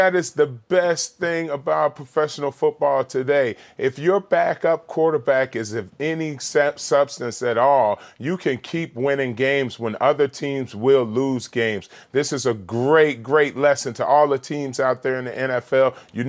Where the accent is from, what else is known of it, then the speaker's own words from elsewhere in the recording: Virginia, United States; You know, I'm from Virginia. I grew up in Virginia, and we're very gun oriented, a lot of hunting, a lot of shooting, a lot of access to guns, but we're taught about them at a young age.